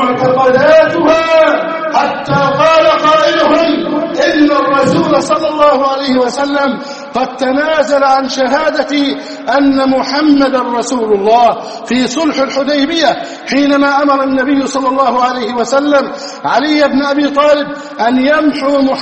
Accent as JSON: {"language": "Arabic", "country": "Egypt"}